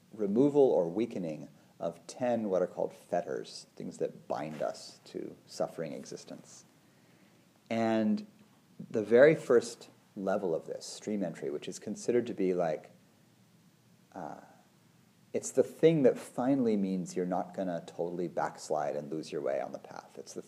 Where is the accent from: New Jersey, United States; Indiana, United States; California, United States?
California, United States; Livermore; I'm the guy from Livermore who likes Brussels sprouts